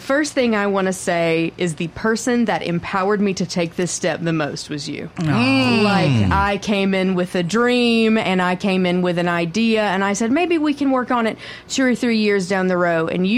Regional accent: Alabama, United States; now in Mississippi, United States; I'm an Alabama grad and I'm from Alabama.

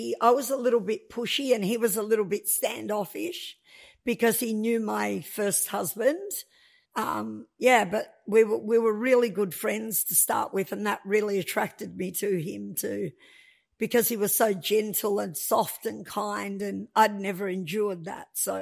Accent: Melbourne, Victoria, Australia; born there; So I was born in Melbourne. My parents lived in Broadmeadows, ironically, when I was born.

